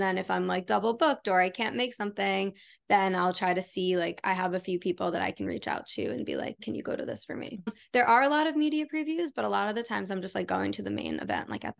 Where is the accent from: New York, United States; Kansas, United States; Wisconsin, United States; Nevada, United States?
New York, United States; Yeah, so I'm from New York State. I'm from Long Island, so about a 40-minute train ride out of the city. I feel like every month growing up, I used to go into the city, saw Broadway shows.